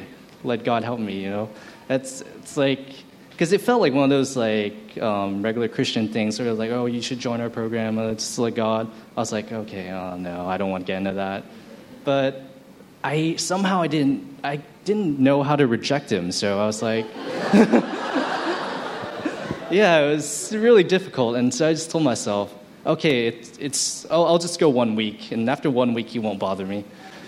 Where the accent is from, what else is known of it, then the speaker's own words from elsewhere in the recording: San Francisco, California, United States; I'm actually not from Hong Kong. I'm from the U.S. I grew up in San Francisco. And I grew up attending a Catholic school.